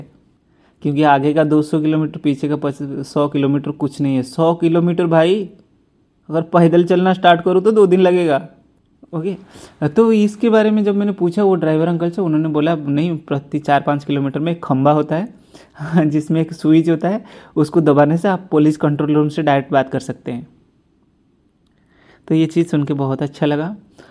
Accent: Odisha, India; और मैं उड़ीसा से हूँ, मैं सच बताऊँ, आप बुरा मत मानना अभी तक तो हमारी उड़ीसा में कोई एक्सप्रेस वे है ही नहीं।

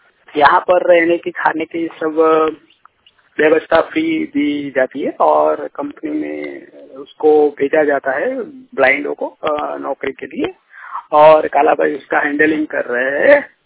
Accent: Gujarat, India; मैं गुजरात से हूँ। मैं 100% ब्लाइंड हूँ।

